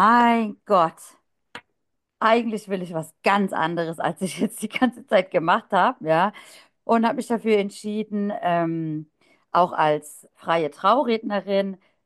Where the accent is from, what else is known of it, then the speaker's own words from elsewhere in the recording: Mannheim, Baden-Württemberg, Germany; ich komme aus Mannheim